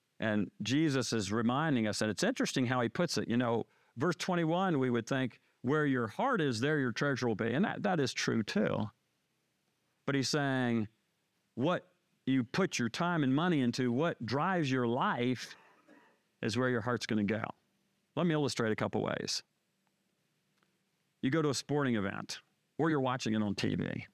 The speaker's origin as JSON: {"language": "English", "region": "Maryland", "country": "United States", "tie": "born or raised there", "said": "I was born and raised in Maryland, Washington, D.C. suburbs."}